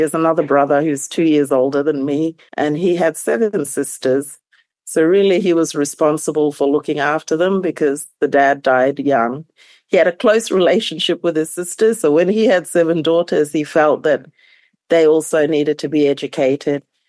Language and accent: English; East Sepik, Papua New Guinea; so I'm from East Sipik